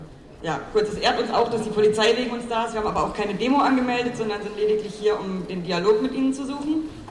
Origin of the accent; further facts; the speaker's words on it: Berlin, Germany; Wir sind nicht aus Freiburg, wir sind auch aus Berlin.